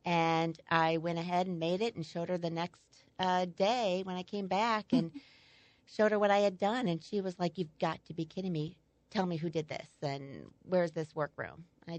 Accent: St. Louis, Missouri, United States; Well, like you said, I born and raised in St. Louis and actually in the Sunset Hills area. And after college, I went to Mizzou.

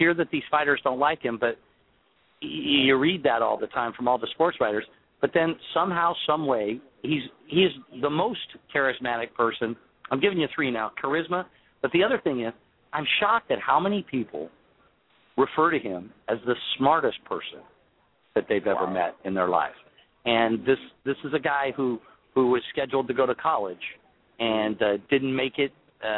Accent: Reno, Nevada, United States; Believe it or not, I grew up in Reno, Nevada.

